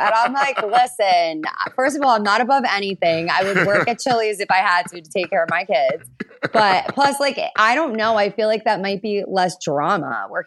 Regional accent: New York, United States; Like, I'm from Long Island. I grew up with like a bunch of my girlfriends.

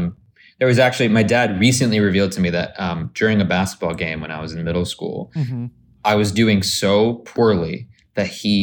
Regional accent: Arizona, United States; also born or lived in Dallas, United States; I was born in Texas in Dallas, and I grew up in Arizona.

